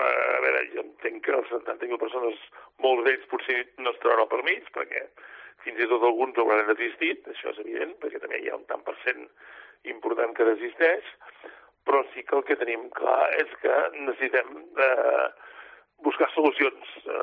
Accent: Catalonia, Spain; tots els catalans parlem com a mínim català i tots castellà

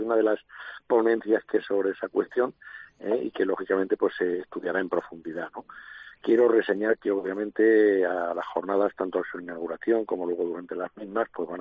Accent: Ciudad Real, Castilla-La Mancha, Spain; traerlo a mi tierra

